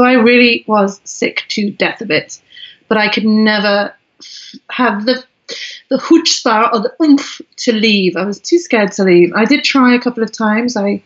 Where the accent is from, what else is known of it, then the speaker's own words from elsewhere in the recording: Crewe, North West England, United Kingdom; born there; So I was born in a place called Crewe in near Manchester, which is famous for its railway station, which is pretty dang exciting. And then I moved down south to a place called Henley-on-Thames, which is very posh and hoity-toity. So my accent morphs